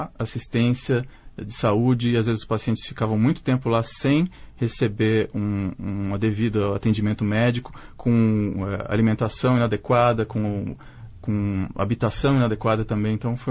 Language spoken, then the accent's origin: Portuguese; Mogi das Cruzes, São Paulo, Brazil; now in Campinas, Brazil; E eu sou natural de Mogi das Cruzes, a cidade onde foi construído o primeiro asilo colônia do estado de São Paulo em 1928, que era o asilo colônia Santo Ângelo.